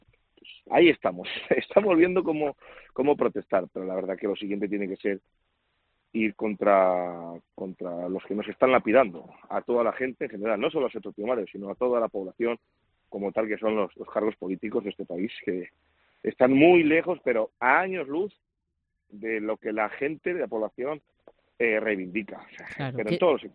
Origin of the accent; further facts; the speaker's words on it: Castile and León, Spain; En nuestra comarca, somos del Valle de Esgueva